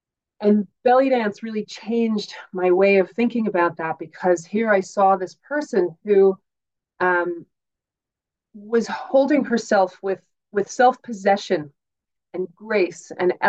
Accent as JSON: {"language": "English", "country": "United States", "lives_now": "Sligo, Ireland", "said": "I'm from the United States. I live in Ireland now, though, and have for the last, I don't know, number of years. I live in Sligo area"}